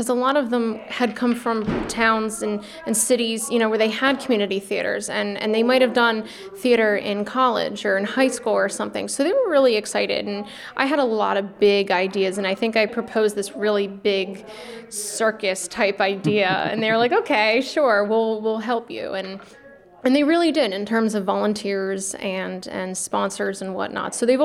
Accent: Pennsylvania, United States; I'm originally from York County, Pennsylvania. I grew up in community theater.

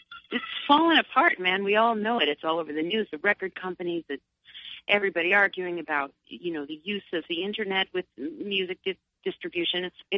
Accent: New York, United States; I grew up in Long Island and then moved to New York City. So when I moved up here, I couldn't believe how different the night sky looks.

